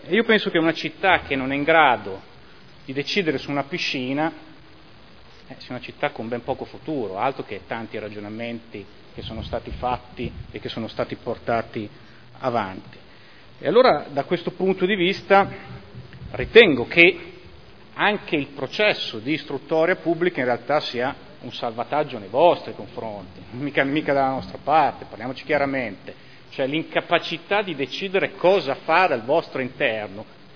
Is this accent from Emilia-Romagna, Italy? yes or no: yes; Modena, Emilia-Romagna, Italy; quello che io mi auguro da modenese, prima ancora che da esponente di opposizione